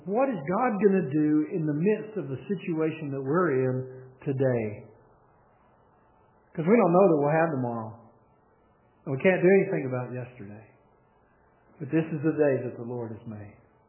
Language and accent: English; Texas, United States; in the church that I grew up in North Central Texas